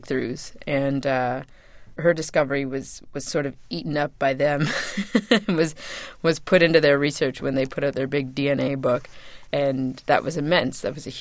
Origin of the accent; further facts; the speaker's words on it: Canada; The Kennedys are fascinating because I'm Canadian and this is like a big American thing.